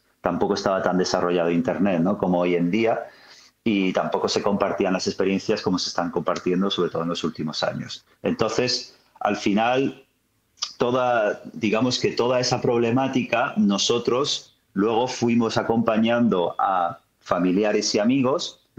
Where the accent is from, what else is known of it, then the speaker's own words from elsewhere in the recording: Seville, Andalusia, Spain; moved away as an adult; yo soy originario de Sevilla, pero enseguida, en cuanto tuve la mayoría de edad, pues emigré al norte de España, a las zonas montañosas. Siempre me ha gustado la montaña, nada que ver con el plano de Sevilla y el calor.